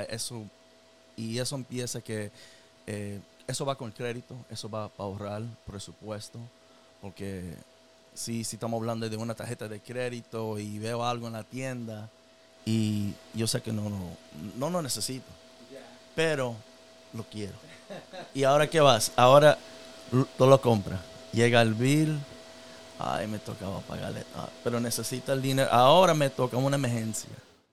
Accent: New York, United States; Well, me crié en Brooklyn. I'm from Brooklyn, New York.

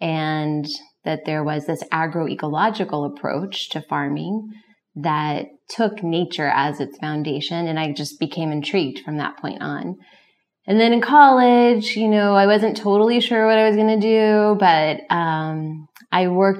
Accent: Oklahoma, United States; And the community that we've built and was sort of already there in essence because I grew up in Oklahoma has been amazing for us.

